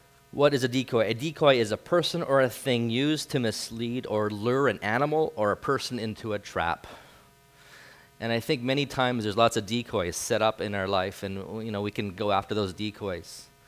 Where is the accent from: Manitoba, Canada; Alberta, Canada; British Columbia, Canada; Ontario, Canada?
British Columbia, Canada; Vernon; also born or lived in Kelowna / Winfield; I grew up in Vernon. I lived in Kelowna. And then God called me to Winfield.